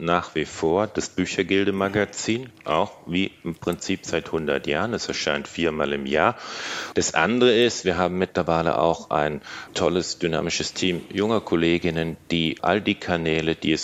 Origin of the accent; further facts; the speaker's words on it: Augsburg, Bavaria, Germany; Ich bin Augsburger